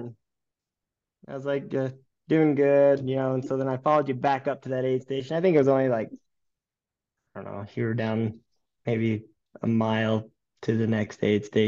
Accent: Beaver, Utah, United States; I grew up here in Utah, southern Utah. Grew up in Beaver, Utah, just a small little town, small high school.

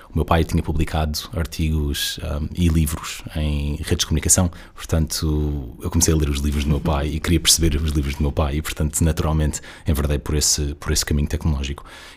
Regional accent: Portugal; also born or lived in United States; nasci nos Estados Unidos e cresci em Portugal, mas primariamente passei a minha vida como adulto nos Estados Unidos durante os últimos 5, 15 anos. E agora voltei para Portugal há uns meses

